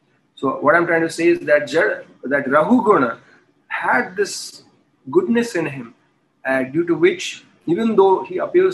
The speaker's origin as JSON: {"language": "English", "town": "Juhu", "region": "Maharashtra", "country": "India", "tie": "born or raised there", "said": "because I was born in Juhu. And I've been going to this Juhu temple right from my childhood."}